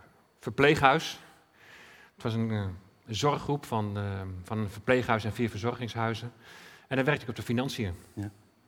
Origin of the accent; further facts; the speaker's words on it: Deventer, Overijssel, Netherlands; Nou, wij zijn geboren en getogen in Deventer en daar opgegroeid. Ik ben ongelovig opgegroeid, op mijn 9e tot geloof gekomen in de Heer Jezus.